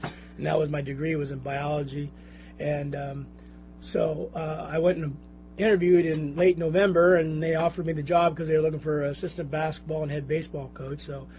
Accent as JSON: {"language": "English", "town": "Canton", "region": "Illinois", "country": "United States", "tie": "born or raised there", "said": "I was born and raised in Canton and down in the Peoria area"}